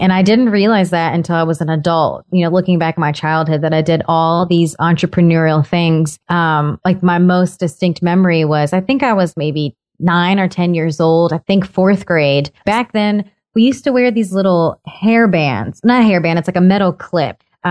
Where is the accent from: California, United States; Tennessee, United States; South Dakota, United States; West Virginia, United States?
West Virginia, United States; So I'm from West Virginia. So I launched with West Virginia University and Marshall University, which is our other state school.